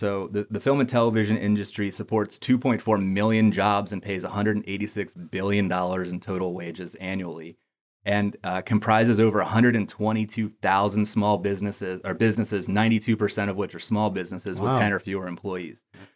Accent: Harrisburg, Pennsylvania, United States; When I was 12 years old, I grew up outside of Harrisburg, Pennsylvania.

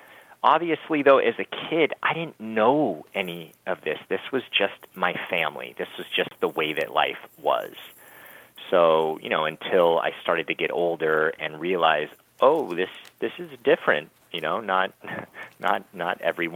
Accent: Hollywood, California, United States; So my story, I grew up in Hollywood, was born and raised.

